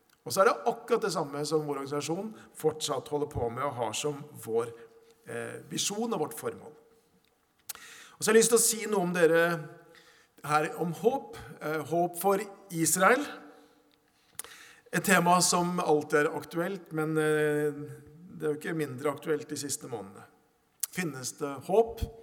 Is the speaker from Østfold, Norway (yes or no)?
no; Hokksund, Buskerud, Norway; accent: Eastern Norwegian; also born or lived in Vest-Telemark; Jeg snakker østlandsdialekt. Jeg har vokst opp dels I Vest-Telemark frem til jeg var 8 år, og så I, på Østlandet, Hokksund I nærheten av Drammen, frem til jeg vel flyttet hjemmefra I 20-årsalderen.